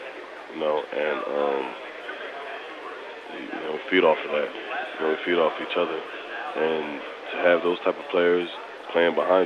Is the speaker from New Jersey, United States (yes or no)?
yes; New Jersey, United States; You know, I'm from New Jersey. I didn't know much about it until I came out here